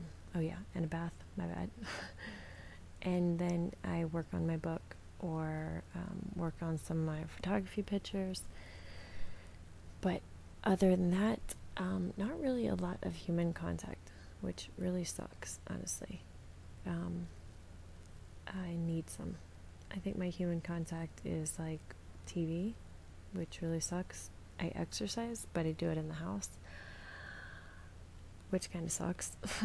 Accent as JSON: {"language": "English", "region": "Florida", "country": "United States", "said": "I'm from Florida, so I'm not used to the rainy kind of, I don't know, weather."}